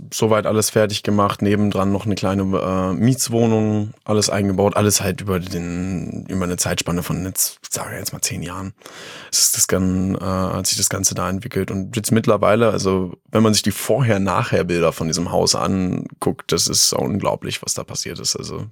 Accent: Hattorf am Harz, Lower Saxony, Germany; Nee, in Göttingen direkt bin ich nicht aufgewachsen. Aufgewachsen bin ich tatsächlich in Hattorf am Harz.

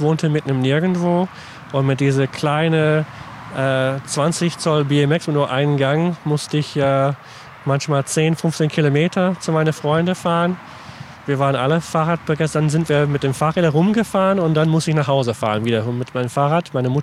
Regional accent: Scotland, United Kingdom; German is a second language; das trägt man mit Vergnügen als stolze Schotte und sieht immer gut aus, finde ich.

